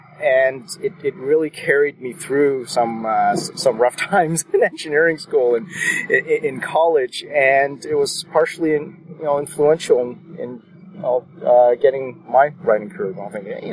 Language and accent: English; Canada; It's pretty much like being an American. There's electricity, running water, internet, cars, and a whole bunch of snow.